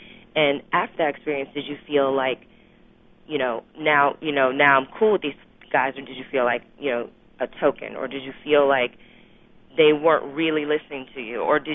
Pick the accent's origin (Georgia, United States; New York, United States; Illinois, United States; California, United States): California, United States; But I had a similar background growing up in California in a very diverse school, very diverse environment.